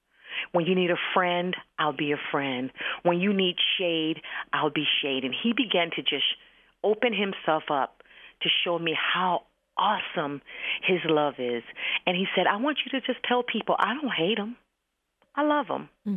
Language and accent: English; Philadelphia, Pennsylvania, United States; I'm from Philly, from the ghetto.